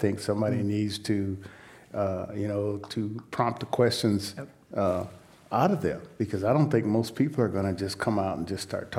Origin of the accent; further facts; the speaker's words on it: Sacramento, California, United States; And so I was raised on the American River in Sacramento.